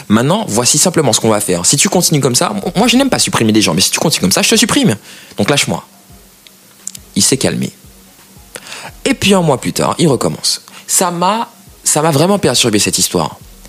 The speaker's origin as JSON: {"language": "French", "country": "Martinique", "tie": "born or raised there", "said": "donc j'ai grandi en Martinique"}